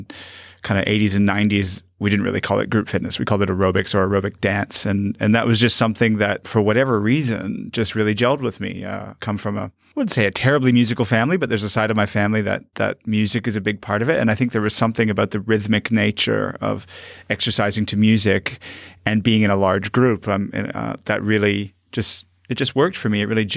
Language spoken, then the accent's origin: English; Toronto, Ontario, Canada; So we're Canadian. Both of us born and bred in Toronto, Canada.